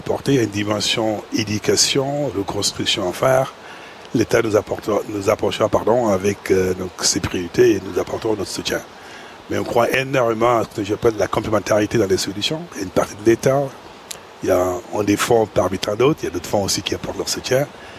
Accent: Senegal; Mais d'abord, en tant que Sénégalais, j'ai une réaction purement émotionnelle

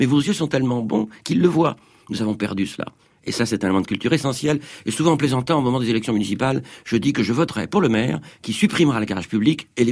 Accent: Paris, Île-de-France, France; je suis né à Paris, j'habitais dans une ville où il y a de la pollution lumineuse.

